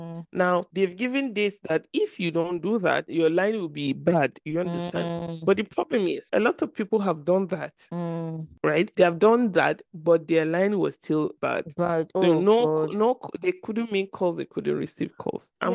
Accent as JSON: {"language": "English", "town": "Maiduguri", "region": "Borno", "country": "Nigeria", "tie": "born or raised there", "said": "But other states like Maiduguri, my home state, it's 700 and stuff upwards."}